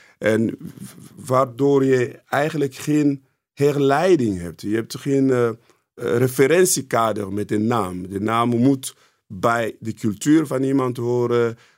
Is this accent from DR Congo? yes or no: yes; DR Congo; now in Netherlands; Ik ben opgegroeid in Congo in de tijd dat wij geen achternamen van westerse achternamen of voornamen moesten hebben.